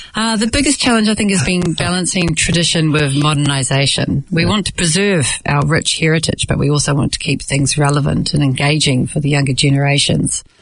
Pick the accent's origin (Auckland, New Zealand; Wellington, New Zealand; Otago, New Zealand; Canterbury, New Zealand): Auckland, New Zealand; Oratia; So I was born here, as were my parents, but we were raised Delhi. You know, we grew up in Oratia with millions of cousins, and we came to the club weekly where we met other Delhi kids.